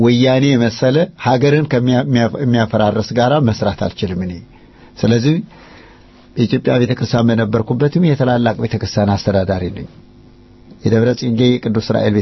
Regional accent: Sekota, Amhara, Ethiopia; also born or lived in Ofla / Korem; ያው በኦፍላ ሰቆጣ በኮረም መሃል ላይ በዋግ ላይ ነው ተወልጄ ያደኩት።

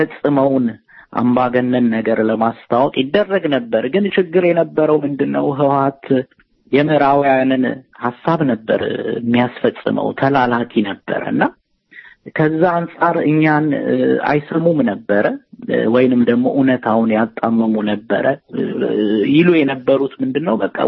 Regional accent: Addis Ababa, Ethiopia; በ1997 ምርጫ ጊዜ እኔ አዲስ አበባ ነበርኩኝ። እኔ ሞላማሮ የሚባል እዛ አብነት አካባቢ ነው ተወልጄ ያደግኩትና

